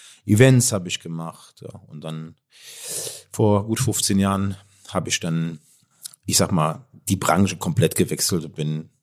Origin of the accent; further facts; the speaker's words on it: Cologne, North Rhine-Westphalia, Germany; Ich komme aus Köln.